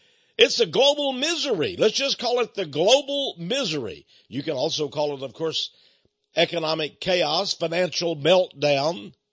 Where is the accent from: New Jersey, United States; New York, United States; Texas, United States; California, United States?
Texas, United States; Port Neches; You see, I come from East Texas, and we had a lot of Cajun French folks back home.